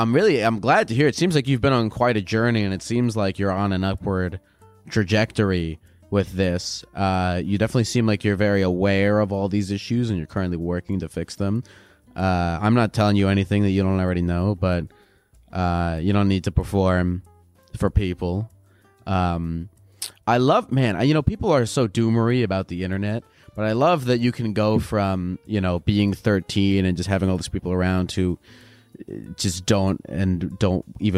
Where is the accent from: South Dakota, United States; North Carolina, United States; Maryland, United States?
Maryland, United States; Yeah, I'm from Maryland.